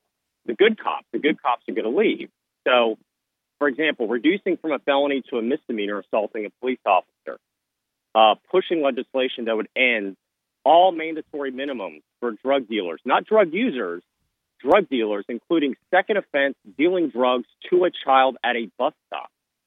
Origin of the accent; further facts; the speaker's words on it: Virginia Beach, Virginia, United States; You had just this last year in Virginia Beach, in my hometown